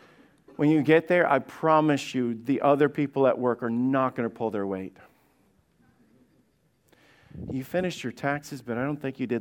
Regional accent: Alabama, United States; I told you guys, I grew up in Alabama.

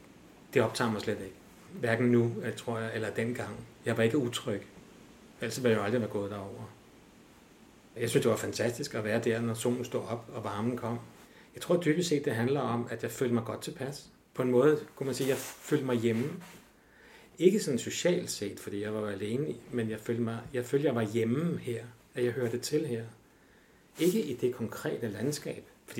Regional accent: Copenhagen, Capital Region of Denmark, Denmark; Nu er jeg jo født og opvokset i København, og jeg studerede i København og boede i København. Så jeg er sådan en klassisk forstand i københavner.

